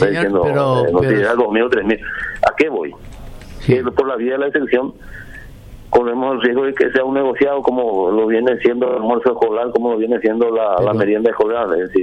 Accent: Itapúa, Paraguay; Uno de los hospitales de Itapúa, por ejemplo, yo soy de Itapúa

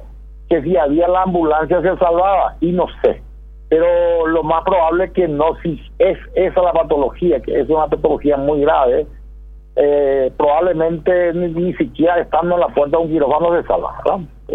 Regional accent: Nueva Italia, Michoacán, Mexico; yo soy de acá, de Nueva Italia.

